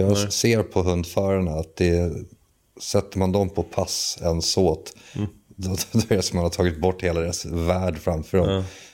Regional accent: Stockholm, Stockholm County, Sweden; Jag är uppväxt på Söder liksom i betongen där vi lekte bland bilar och klättrade på hustak och inte ut i naturen så mycket.

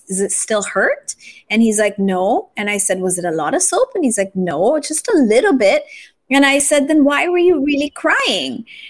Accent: Japan; now in Philippines; I grew up in Japan. Japan's not much different.

